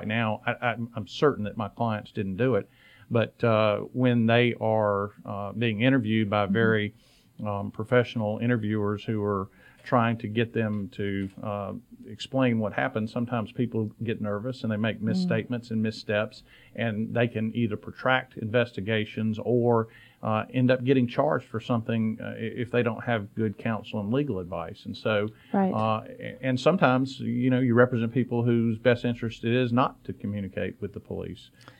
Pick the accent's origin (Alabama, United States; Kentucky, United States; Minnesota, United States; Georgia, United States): Georgia, United States; Albany; now in Atlanta, United States; I grew up in Albany and started my practice in Atlanta